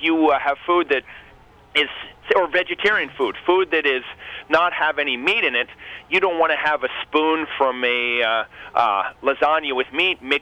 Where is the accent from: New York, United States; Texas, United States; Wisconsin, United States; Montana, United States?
Montana, United States; I'm from Montana, and I live very close to Yellowstone Park.